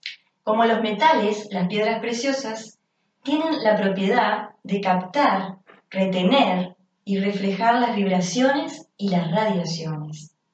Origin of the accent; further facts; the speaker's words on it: Montevideo, Uruguay; Somos de Montevideo, Uruguay, y estamos participando de este encuentro que llamamos Encuentro con la Rosa Cruz.